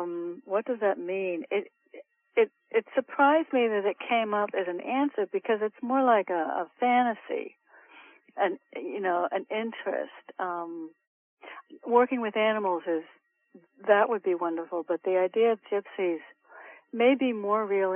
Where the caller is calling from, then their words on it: Connecticut, United States; Connecticut.